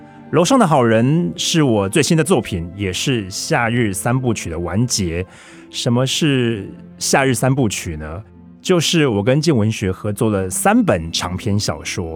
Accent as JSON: {"language": "Chinese", "region": "Changhua County", "country": "Taiwan", "tie": "born or raised there", "said": "其实它的背景是我的故乡的隔壁乡镇，叫做园林。"}